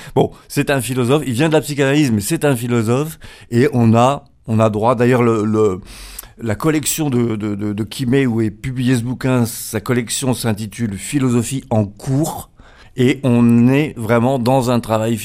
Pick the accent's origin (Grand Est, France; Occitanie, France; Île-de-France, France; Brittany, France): Grand Est, France; Metz; Je viens de Metz, mes parents étaient de Metz, mes grands-parents de Metz, mes arrière-grands-parents de Metz, mes arrière-arrière-grands-parents de Metz, Aimé, Hippolyte, Lucien, Roger, …, on est tous de Metz.